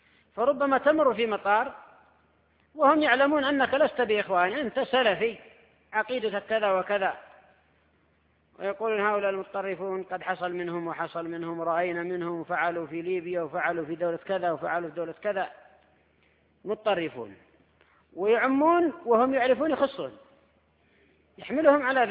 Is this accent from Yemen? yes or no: yes; Yemen; ولا سيما عندنا في اليمن ثورة فاشلة